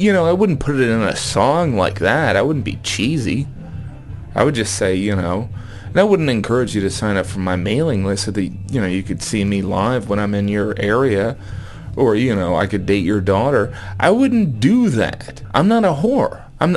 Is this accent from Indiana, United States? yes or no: yes; Indiana, United States; I came from Indiana.